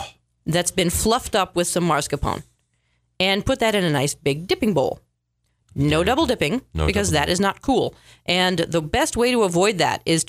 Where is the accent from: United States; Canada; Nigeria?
Canada; Well, I'm Canadian.